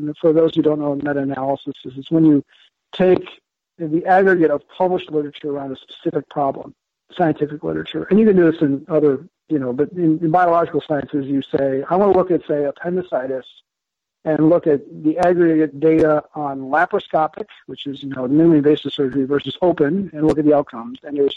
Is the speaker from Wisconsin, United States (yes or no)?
yes; Madison, Wisconsin, United States; and I'm a pediatric surgeon, and I'm from Madison, Wisconsin.